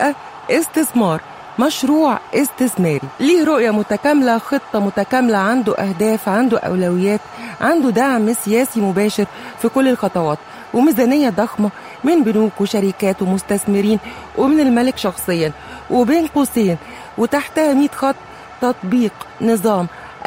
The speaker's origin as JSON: {"language": "Arabic", "country": "Egypt", "said": "والطبيعي كمصريين نسأل نفسنا هم وصلوا ليه وإحنا خرجنا ليه"}